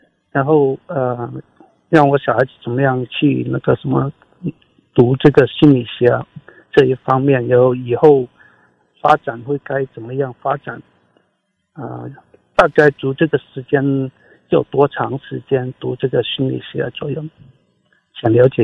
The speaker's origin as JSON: {"language": "Chinese", "country": "China", "tie": "born there", "said": "因为我们在中国出生"}